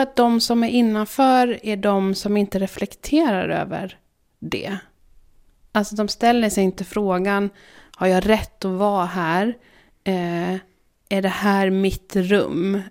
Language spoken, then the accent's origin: Swedish; Småland, Sweden; now in Stockholm, Sweden; När jag kommer hem till min småländska hemstad. Då kan jag inte prata som jag gör nu. För då kanske någon får för sig att jag tror att jag har blivit något. Eller att jag är någon. För att jag bor i Stockholm.